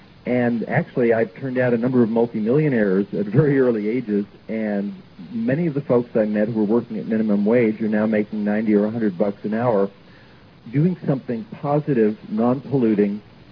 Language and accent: English; San Diego, California, United States; born there; also born or lived in Malibu / Marin; I was born in San Diego, and I've spent most of my life in California and in Malibu and Marin, so I'm sure I'll be out that way.